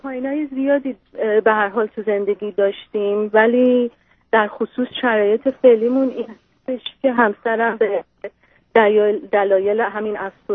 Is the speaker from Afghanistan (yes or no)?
no; Iran; now in United States; ما هر دوتامون از هر سال 83 خارج از ایران هستیم در آمریکا.